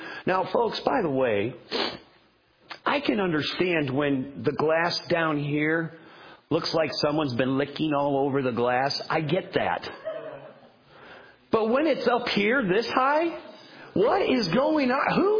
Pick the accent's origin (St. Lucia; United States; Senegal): United States; Taylorville, Illinois; Even though we're from Taylorville, He could use someone here to change the world.